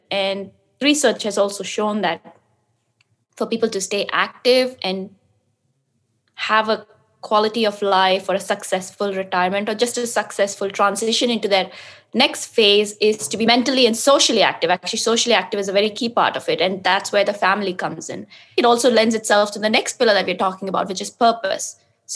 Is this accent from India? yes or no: yes; India; I'm originally from India.